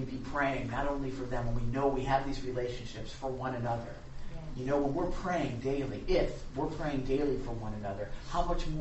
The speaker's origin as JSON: {"language": "English", "town": "Chicago", "region": "Illinois", "country": "United States", "said": "I'm from Chicago, so I'm a Southsider"}